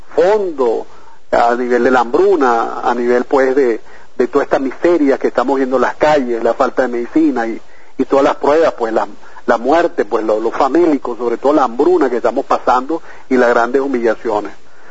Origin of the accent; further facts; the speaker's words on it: Venezuela; esa es la misión de vida de nosotros como venezolanos.